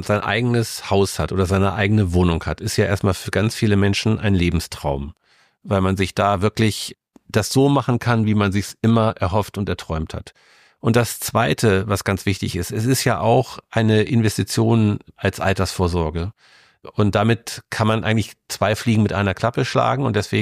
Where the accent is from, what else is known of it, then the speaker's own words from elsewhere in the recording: Großburgwedel, Lower Saxony, Germany; Also ich bin in Großburgwedel geboren und von daher bin ich total objektiv. Also Großburgwedel ist einfach meine Heimat und es ist einfach wunderschön dort. Wir haben eine traumhafte niedersächsische Landschaft, so wie sich das gehört, schön flach, mit viel Landwirtschaft, mit wunderschönen Wäldern.